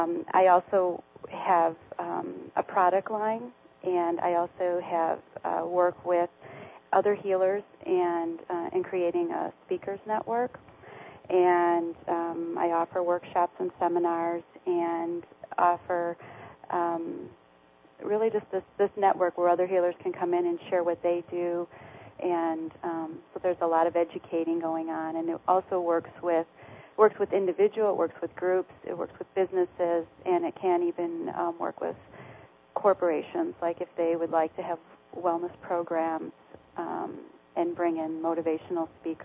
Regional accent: Morris, Illinois, United States; Yes, I am. I'm from Morris.

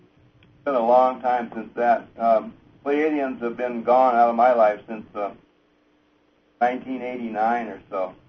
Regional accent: Ann Arbor, Michigan, United States; he's from Kalamazoo, and I'm from Ann Arbor

